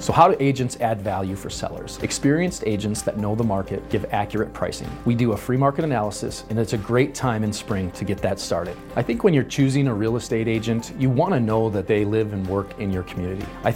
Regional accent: Oshkosh, Wisconsin, United States; I was born and raised in Oshkosh, and I absolutely love this community within Winnebago County and the Fox Valley.

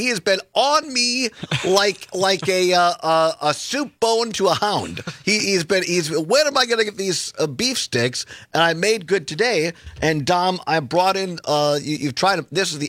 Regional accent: Richland County, United States; I was in politics for a number of years. I grew up in Richland County.

